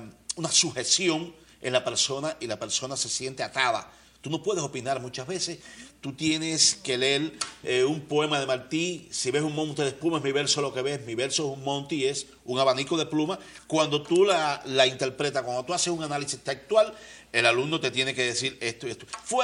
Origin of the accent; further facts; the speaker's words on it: Cuba; moved away; yo hace unos años salí de Cuba